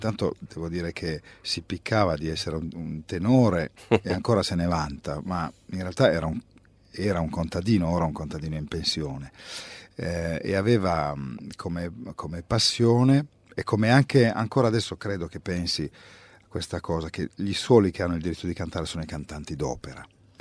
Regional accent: Piedmont, Italy; prevalentemente canzoni in piemontese, essendo io piemontese

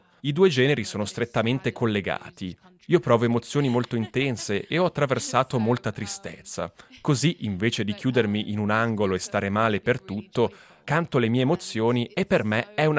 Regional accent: United Kingdom; Italian is a second language; E noi che veniamo dal Regno Unito non siamo abituati a vedere il sole, quindi siamo davvero contenti.

